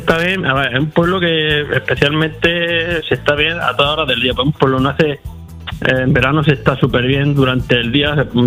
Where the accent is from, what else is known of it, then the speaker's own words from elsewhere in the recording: Spain; accent: Murcian-tinged; como estamos en la zona norte, que casi pegamos a la zona de Murcia.